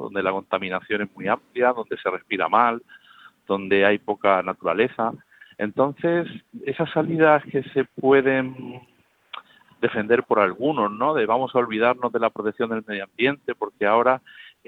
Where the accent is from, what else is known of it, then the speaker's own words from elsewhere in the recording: Region of Murcia, Spain; yo sabes que siempre vuelvo, pero soy murciano y lo llevo en el corazón